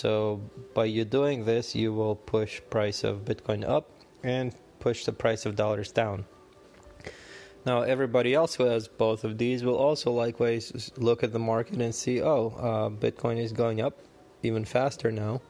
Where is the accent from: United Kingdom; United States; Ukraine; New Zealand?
Ukraine; Now, unlike hyperinflation, where, like in Venezuela or Zimbabwe or even my home country of Ukraine and Soviet Union, people have one currency and that's all they have.